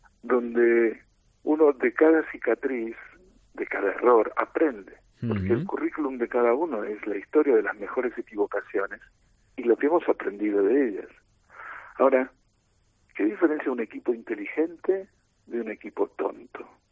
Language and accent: Spanish; Argentina; accent: Argentine; now in Spain; Yo estoy en España, ya me reconoces mi acento argentino, sí. Yo estoy en España hace 20 años.